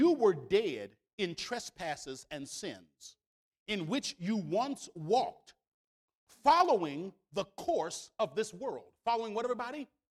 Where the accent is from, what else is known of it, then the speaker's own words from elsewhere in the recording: United States; born there; I was born in America. I want to be buried in America.